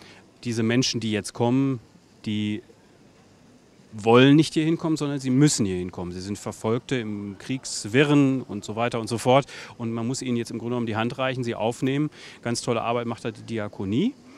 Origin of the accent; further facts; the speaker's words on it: Gütersloh, North Rhine-Westphalia, Germany; Gut, erstens, ich bin in Gütersloh geboren.